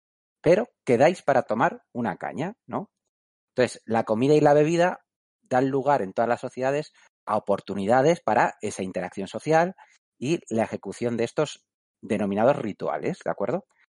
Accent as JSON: {"language": "Spanish", "region": "Basque Country", "country": "Spain", "said": "que somos vascos, pues el chiquiteo o el poteo está tremendamente arraigado en la rutina personal, ¿no?"}